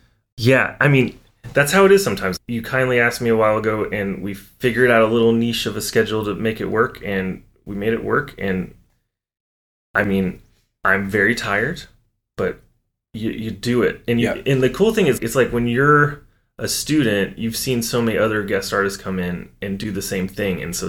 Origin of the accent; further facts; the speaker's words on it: Kentucky, United States; So we grew up in Western Kentucky.